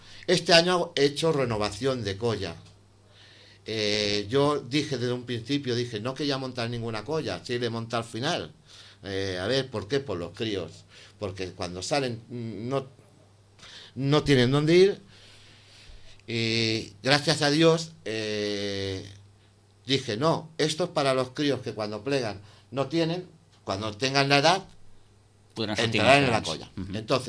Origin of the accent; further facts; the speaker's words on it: Sitges, Catalonia, Spain; somos de Sitges, no somos de las Casas Nuevas, somos de Sitges